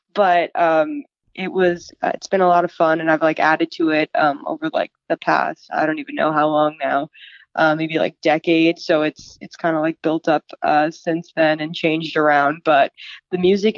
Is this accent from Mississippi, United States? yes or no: no; New Jersey, United States; now in Boston, United States; So I just go to school at Emerson, which is in like the heart of Boston, but I grew up in New Jersey.